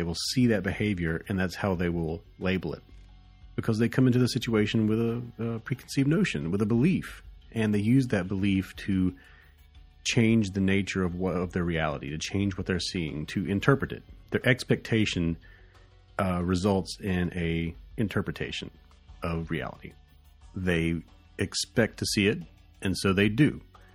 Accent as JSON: {"language": "English", "region": "the South", "country": "United States", "accent": "Southern", "said": "it's so good that it's making my southern accent just, be unrepressed."}